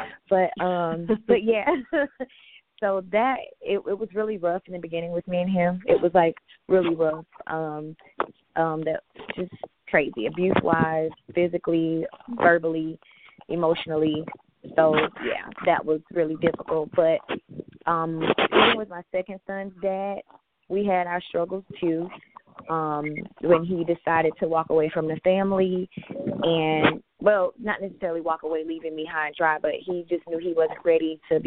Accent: Atlanta, Georgia, United States; And I'm also from Atlanta, if I haven't said that. I'm a Georgia peach.

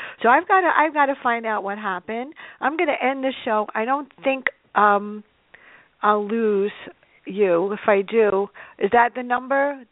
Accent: New York City, New York, United States; So growing up in the Bronx is definitely me

